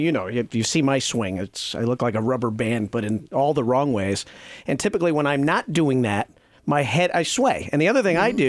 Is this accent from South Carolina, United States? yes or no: no; Connecticut, United States; I'm an Irish guy. My father owned an Irish pub in Connecticut.